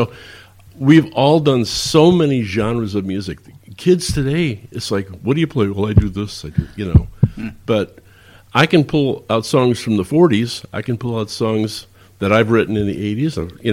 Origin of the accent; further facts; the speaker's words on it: Bellwood, Illinois, United States; also born or lived in Oak Park, Illinois; I grew up in Bellwood, Illinois. It's 5 miles apart, right down Highway 45, LaGrange Road, Mannheim Road. And it wasn't until we were 65 years old that we met down here in Florida.